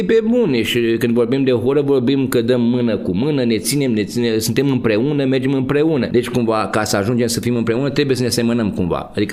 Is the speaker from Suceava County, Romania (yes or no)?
no; Botoșani, Botoșani County, Romania; Botoșaniul este orașul meu natal. E orașul în care am crescut, în care am bătut toate pietrele, toate drumurile.